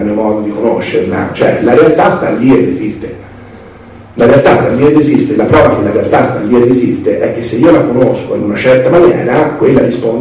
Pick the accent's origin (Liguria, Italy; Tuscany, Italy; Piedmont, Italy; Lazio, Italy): Tuscany, Italy; Viareggio; io sono da Viareggio